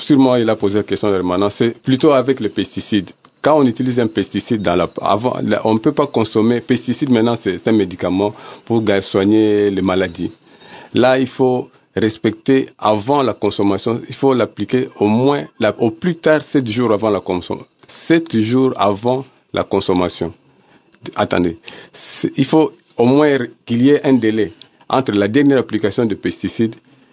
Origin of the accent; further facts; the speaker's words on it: DR Congo; ici sur place, chez nous, en RDC.